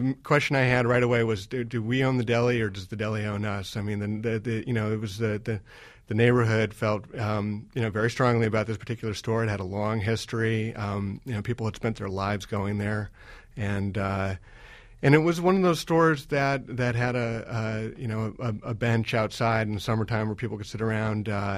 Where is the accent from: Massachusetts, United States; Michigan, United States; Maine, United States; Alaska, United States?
Massachusetts, United States; Boston; No. I grew up in Boston, and that's where my family's come from for a long, long time.